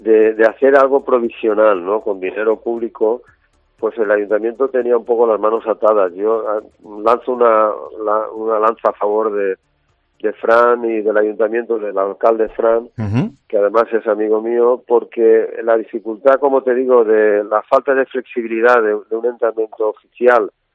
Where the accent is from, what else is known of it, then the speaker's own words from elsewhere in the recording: Novelda, Valencian Community, Spain; coincide que estoy en la Cámara de Alicante, pero soy de Novelda